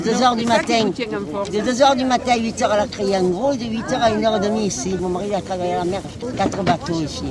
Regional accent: Marseille, Provence-Alpes-Côte d'Azur, France; born there; Je suis née à Marseille, moi, je suis au panier.

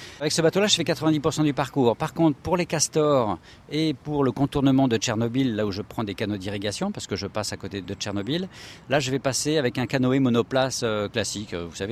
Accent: France; même si à la base je suis français et j'ai vécu en France 33 ans

